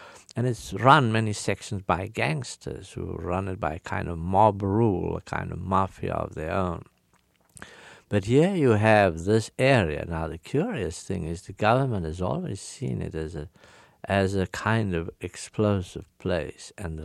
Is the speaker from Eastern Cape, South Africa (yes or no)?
yes; Port Elizabeth, Eastern Cape, South Africa; It is under conditions of an occupied territory, like Port Elizabeth, my hometown.